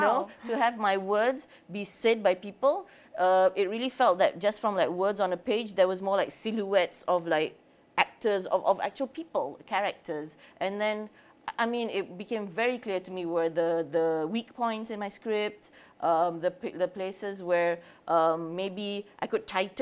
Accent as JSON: {"language": "English", "country": "Malaysia", "said": "about identity while I was being Malaysian, being overseas, coming back to Malaysia and going back again for my master's."}